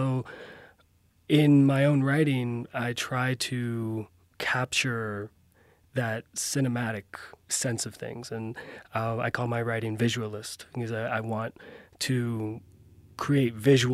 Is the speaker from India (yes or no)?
no; Puerto Rico; also born or lived in East Coast, United States; my own heritage, which is Puerto Rican. I'm from Puerto Rico. Grew up and down the East Coast, however.